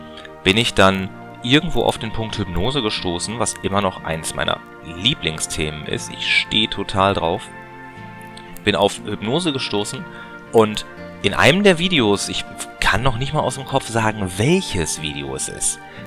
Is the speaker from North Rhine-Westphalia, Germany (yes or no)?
no; Bochum, Lower Saxony, Germany; born there; now in Wilhelmshaven, Germany; Ich bin 37 Jahre, wurde in Bochum geboren, bin dann aufgrund meines Berufs damals nach Wilhelmshaven gezogen